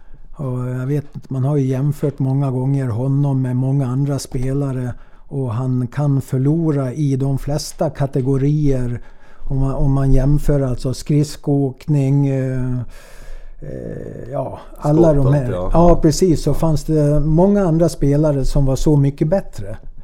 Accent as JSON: {"language": "Swedish", "country": "Sweden", "moved": "as an adult", "said": "Jag kom ju från Sverige då"}